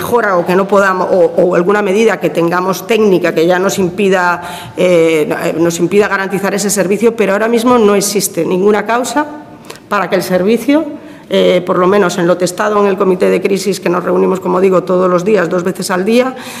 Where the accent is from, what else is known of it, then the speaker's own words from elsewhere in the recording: Galicia, Spain; yo soy gallega